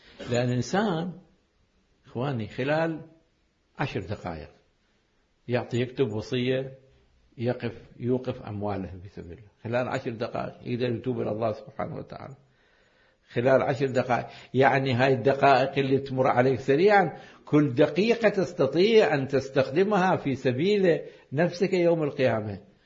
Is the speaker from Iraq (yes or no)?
yes; Iraq; كان واحد حاكم عندنا بالعراق